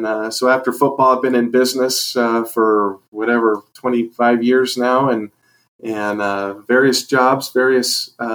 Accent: Selah, Washington, United States; So I grew up in Sela, Washington, and right outside of Yakima, and went to Sela High School, graduated in 85

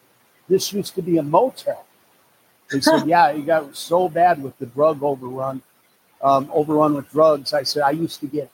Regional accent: Iowa, United States; Unfortunately, I'm from the Midwest, from Iowa.

